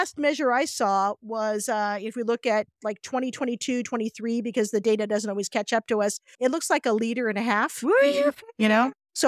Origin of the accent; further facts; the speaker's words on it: California, United States; Growing up in the Bay Area, I was 45 minutes away from the wine country.